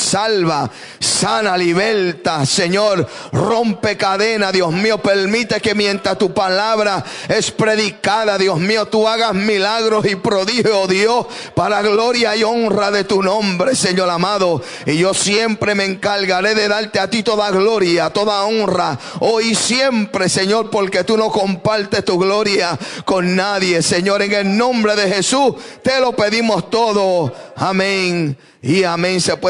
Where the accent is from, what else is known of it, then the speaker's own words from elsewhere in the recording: Puerto Rico; soy puertorriqueño pero me retiro en Guatemala